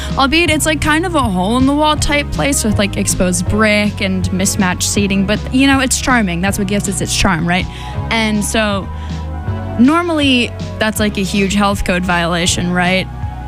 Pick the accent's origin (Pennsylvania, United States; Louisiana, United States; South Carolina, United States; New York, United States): New York, United States; now in Massachusetts, United States; So I'm originally from New York, and now I go to school here at Tufts.